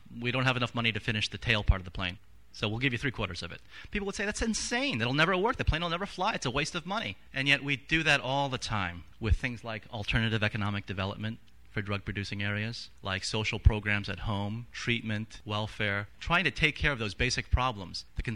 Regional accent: Washington, District of Columbia, United States; I was brought up in Washington, D.C. in the suburbs.

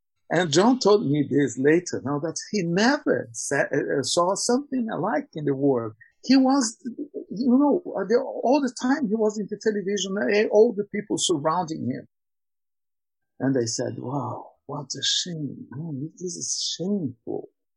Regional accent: Brazil; moved away; also born or lived in Geneva, Switzerland; But in fact, I was born in Brazil and I lived many, many years in Brazil until 1986.

